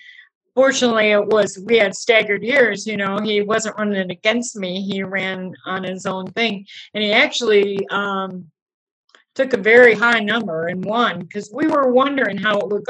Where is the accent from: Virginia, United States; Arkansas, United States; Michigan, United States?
Michigan, United States; Durand; born there; I was born here in Duran. Duran used to have a hospital. I was born at the hospital.